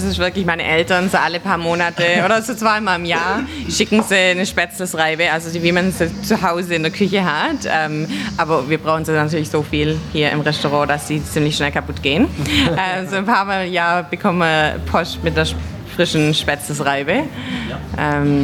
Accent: Biberach, Baden-Württemberg, Germany; moved away; ich komme aus Biberach im Süden von Deutschland und da kennt sich natürlich jeder.

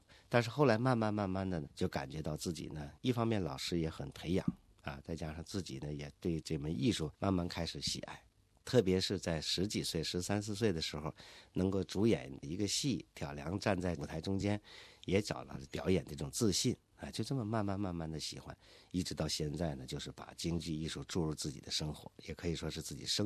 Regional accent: Shenyang, Liaoning, China; 我就十岁，我是辽宁沈阳人啊。那么那个时候呢，我在我的家乡，在上小学的时候呢，那个时候啊，七十年代初，

